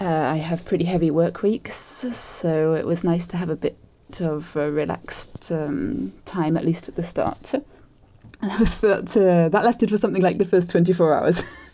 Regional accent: United Kingdom; now in France; and I'm British. I live in France

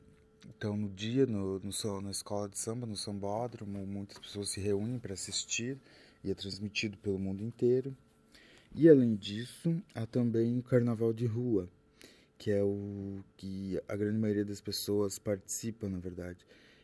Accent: South Region, Brazil; Eu, particularmente, como sou do sul do Brasil, lá no sul do Brasil não temos muito o costume de comemorar o carnaval

